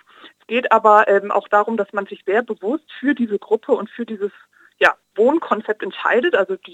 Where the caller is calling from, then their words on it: Frankfurt, Hesse, Germany; Und ich bin aus Frankfurt zugeschaltet.